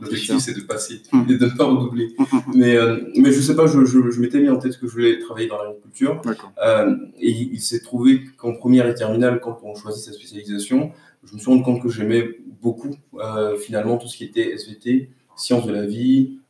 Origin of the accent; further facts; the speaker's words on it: Côte d’Ivoire; also born or lived in Bordeaux; Donc, je suis né à Bordeaux en 1991. Donc, le deuxième d'une famille de quatre enfants. J'ai grandi en Côte d'Ivoire. Mon père est ivoirien.